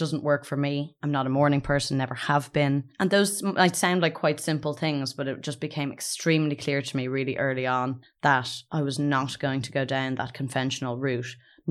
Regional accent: Dublin, Leinster, Ireland; Okay, so I grew up in Dublin.

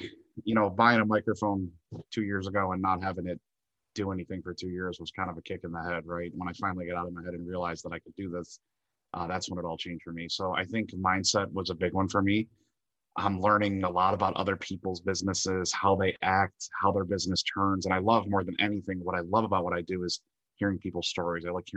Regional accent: Detroit, Michigan, United States; now in St. Louis, United States; I've never been in New York City. I'm actually from Detroit. I live in St. Louis, Missouri.

